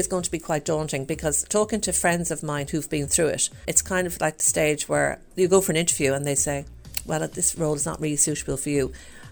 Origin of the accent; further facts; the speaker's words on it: Ireland; I mean, we're Irish.